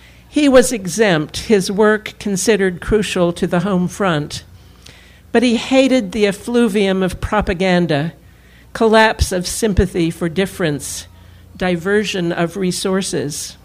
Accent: Utah, United States; I grew up in the Wasatch Mountains of south central Utah, and in this little cabin that you can see here, I had no running water, no electric lights

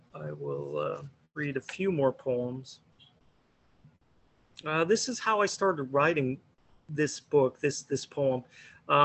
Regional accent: Greensburg, Pennsylvania, United States; I grew up in Greensburg

